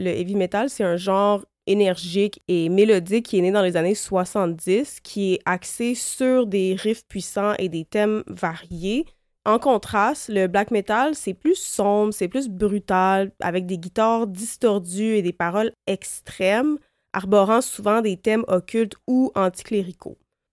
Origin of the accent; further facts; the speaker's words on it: Quebec, Canada; je suis canadienne, française, québécoise et je n'ai pas l'accent allemand et je ne sais pas parler allemand, absolument pas.